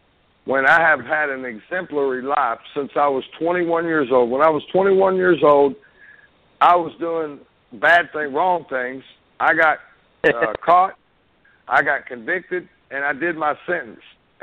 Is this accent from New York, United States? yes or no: no; Dallas, Texas, United States; I was raised in Dallas. I was raised in a rough part of Dallas.